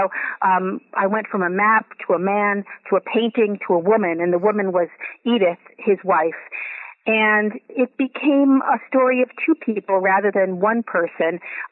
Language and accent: English; New York, United States; I'm a New Yorker. I've been living in the New York area and outside of New York for since I was in college.